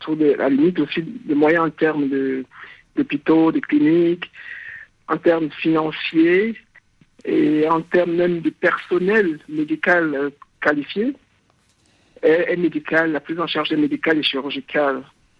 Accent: Cameroon; parce que chez nous au Cameroun, on pratique cette technique-là

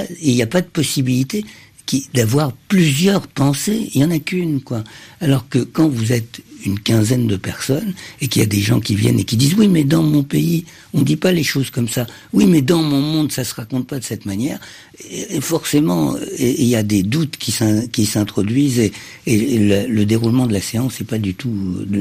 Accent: Cairo, Cairo Governorate, Egypt; Je me souviens très très bien de mon enfance au Caire.

